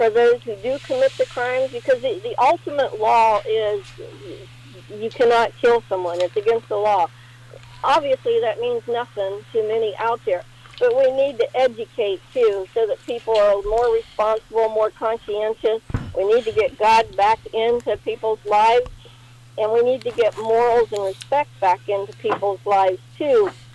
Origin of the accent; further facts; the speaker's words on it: United States; I like our Constitution. I'm American.